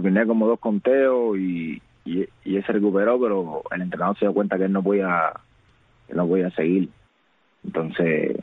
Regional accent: Cuba; moved away; desde que yo salí de Cuba

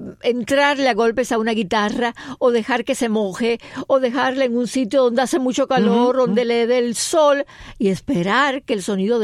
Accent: Holguín, Cuba; yo nací y crecí en Holguín

